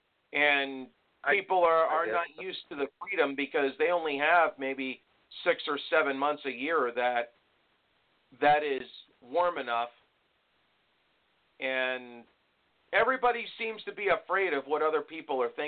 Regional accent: Long Island, New York, United States; I'm originally from Long Island, so I understand that part of the country.

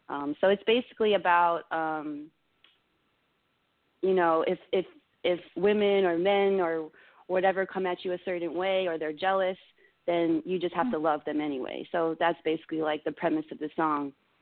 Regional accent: Maryland, United States; also born or lived in Florida; Yeah, I was born in Florida. I was raised in Maryland. And then I came back to Florida for college, and I studied music.

